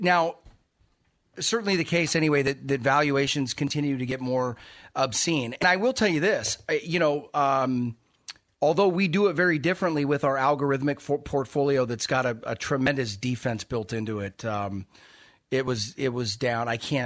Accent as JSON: {"language": "English", "country": "United States", "said": "And, you know, look, I love being an American. It's the best place on earth."}